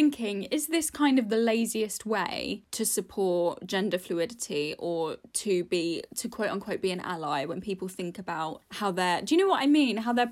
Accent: United Kingdom; And I think just being British anyway, being brought up in the UK

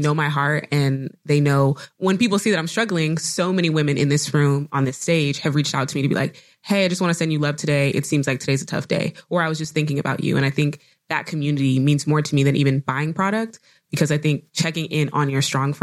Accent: Nigeria; I'm Nigerian, so I'm very hairy.

